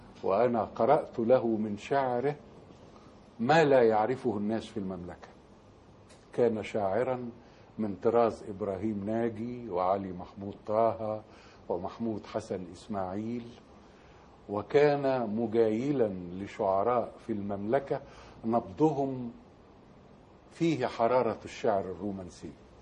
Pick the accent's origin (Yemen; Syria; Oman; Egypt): Egypt; الطبيعة في قريتنا تقع عند ملتقى النيل بالبحر الأبيض، فهي برزخ بين ماءين، ماء عذب هو ماء النيل، وماء ملح أجاج هو ماء البحر.